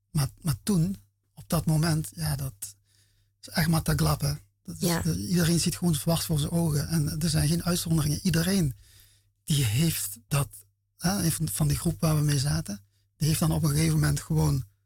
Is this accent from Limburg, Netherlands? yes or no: yes; Venlo, Limburg, Netherlands; Ik kom uit Venlo, ja.